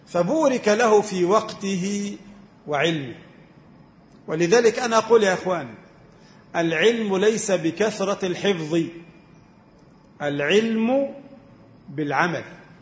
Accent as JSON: {"language": "Arabic", "country": "Egypt", "said": "أي واحد عندنا في مصر"}